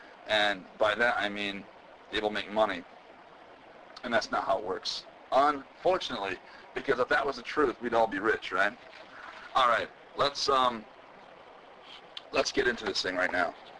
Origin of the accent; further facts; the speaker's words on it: Muskegon, Michigan, United States; Over at the Double J Ranch in Rothbury, Michigan, which is near my hometown of Muskegon.